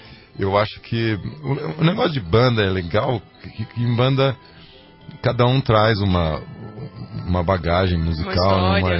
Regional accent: São Paulo, Brazil; moved away; eu sou de São Paulo, sou novo na cidade praticamente, tô 4 anos aqui.

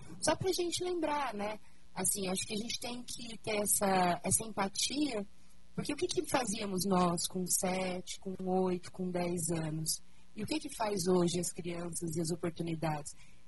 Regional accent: Paraná, Brazil; Porque eu sou recente em Curitiba, sou do Paraná, mas aqui em Curitiba.

